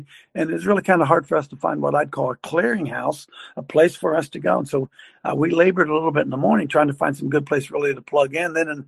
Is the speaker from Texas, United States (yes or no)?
no; Ohio, United States; this is the first time in my home state really I've had the opportunity to do that.